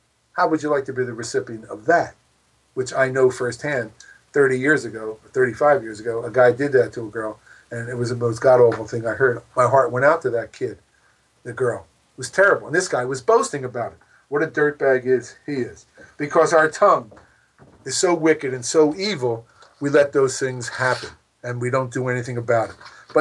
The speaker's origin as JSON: {"language": "English", "town": "Philadelphia", "region": "Pennsylvania", "country": "United States", "tie": "born or raised there", "said": "it's an insult to my hometown where you can get tremendous soft pretzels and cheesesteaks"}